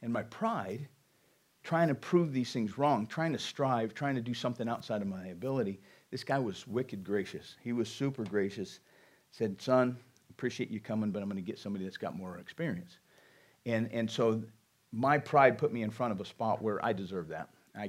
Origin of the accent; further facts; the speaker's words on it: Alpine, United States; We grew up in Alpine, or I grew up most of my life in Alpine.